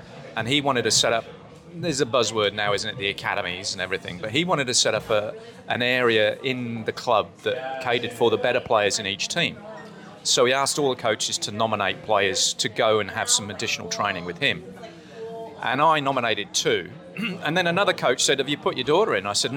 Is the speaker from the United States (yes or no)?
no; England, United Kingdom; I'm English